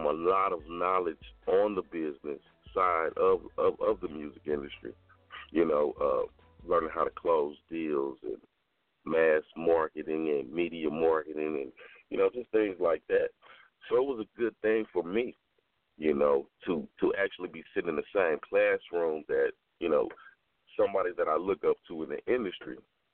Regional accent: Compton, California, United States; also born or lived in Texarkana, Arkansas / Texarkana, Texas; I was raised in Compton, and I was raised in Texarkana, Arkansas, and Texarkana, Texas, by the way of Dallas.

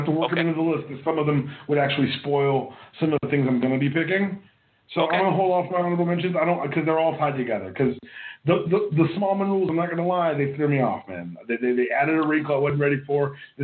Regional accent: the South, United States; I'm a Southern guy. I grew up in the South. I did not grow up on WWE.

